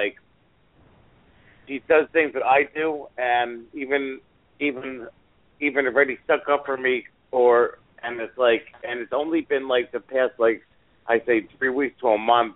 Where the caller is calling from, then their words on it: New Jersey, United States; I'm calling from New Jersey.